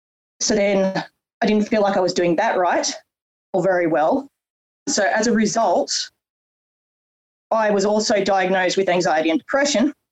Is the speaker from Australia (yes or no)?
yes; Goulburn, New South Wales, Australia; Okay, well, first of all, I'm from Goulburn in New South Wales. So that's partway between Canberra and Sydney.